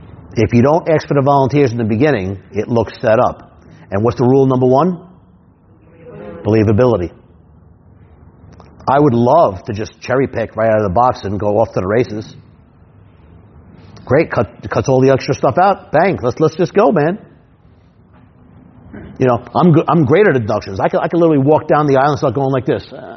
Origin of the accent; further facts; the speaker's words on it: New York City, New York, United States; Yeah, I'm a New Yorker. Yeah, we don't really get along too good.